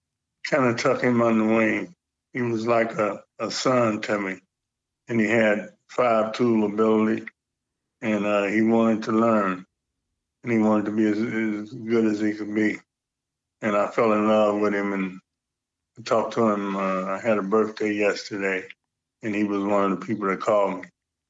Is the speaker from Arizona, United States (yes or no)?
no; Cincinnati, Ohio, United States; And I was from Cincinnati, and he knew it.